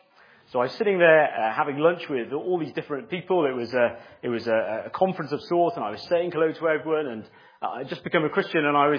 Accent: Cardiff, Wales, United Kingdom; I grew up in the Heath

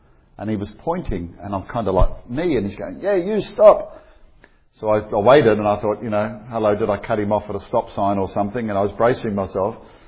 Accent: Australia; I went back to my home country of Australia

